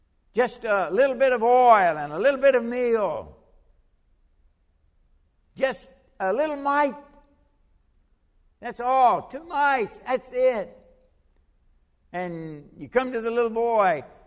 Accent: Kentucky, United States; I'm from Kentucky, and we don't grow a lot of wheat, but we grow a lot of corn.

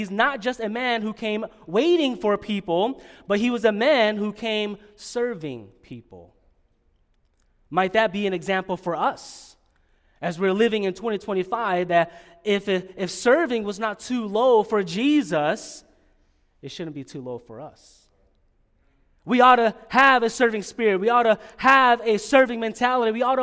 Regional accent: Long Beach, California, United States; I was born in California, raised in Long Beach, LA area, and went to First Baptist Church of Long Beach, California

